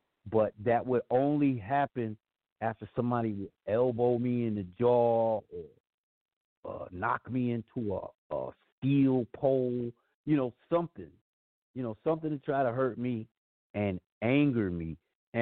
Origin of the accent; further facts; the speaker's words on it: New York, United States; growing up in New York and seeing some of the things that I saw growing up